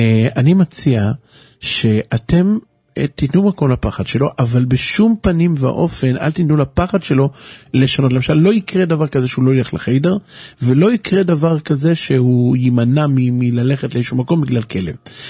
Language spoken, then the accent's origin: Hebrew; Haifa, Haifa District, Israel; אני גם חיפאי, לא גדלתי במקום חרדי